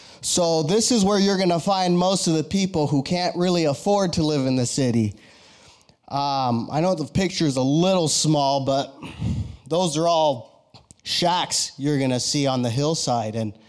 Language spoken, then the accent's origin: English; United States; I'm half Mexican and I'm half Guatemalan. But I'm also an American, and I am thankful.